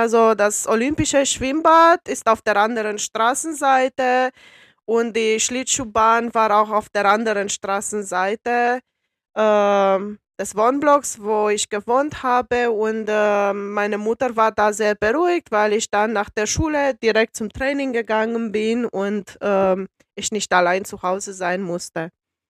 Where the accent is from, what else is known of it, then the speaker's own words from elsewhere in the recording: Brașov, Brașov County, Romania; moved away as an adult; now in Frankfurt, Germany; Und ich komme ursprünglich aus Rumänien, wo ich auch 4 Jahre lang unterrichtet habe an einem Gymnasium, aber das ist jetzt schon 17 Jahre her.